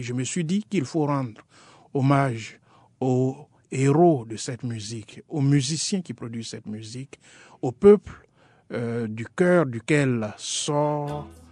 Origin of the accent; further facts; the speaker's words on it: Côte d’Ivoire; la réconciliation en Côte d'Ivoire, mon pays d'origine.